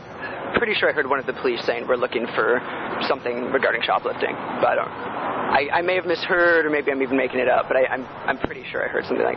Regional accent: Utah, United States; I'm actually from Utah, just visiting here.

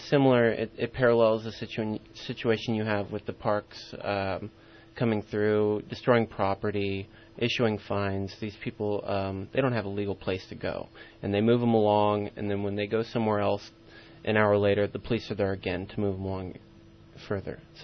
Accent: Fresno, California, United States; No, I spent some time doing some schooling here, but I'm from Fresno.

